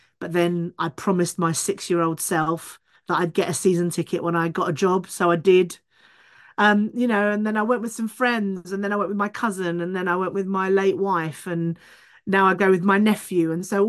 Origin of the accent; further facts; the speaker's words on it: London, United Kingdom; I'm from North London. I was born and grew up in North London. And my family came here in the 60s.